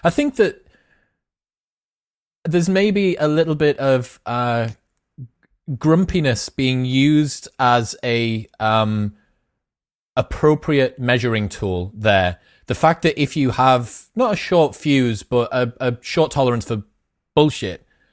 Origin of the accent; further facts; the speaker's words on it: United Kingdom; It's so interesting, man, especially as a Brit.